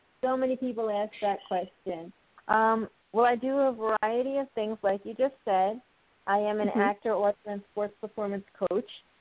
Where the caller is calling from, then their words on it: Old Bridge, New Jersey, United States; I'm sitting in the middle of New Jersey in Old Bridge.